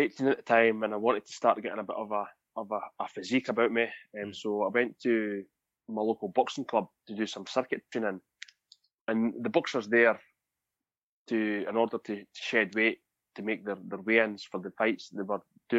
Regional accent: Scotland, United Kingdom; I'm from Fife in Scotland

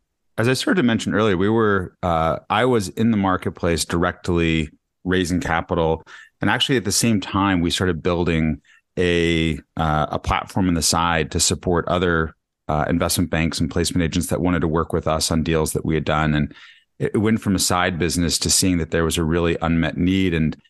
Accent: Denver, Colorado, United States; now in New York City, United States; I grew up in Denver, Colorado, have an awesome family there who still live in Denver, grew up as a big skier, lacrosse player, mountain biker

